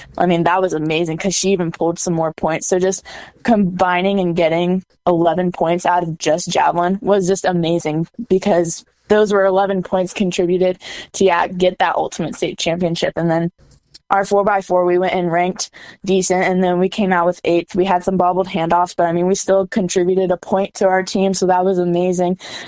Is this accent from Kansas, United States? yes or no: yes; Kansas, United States; The girls that I got to meet were from Arizona, Florida, Idaho, Missouri. I was from Kansas.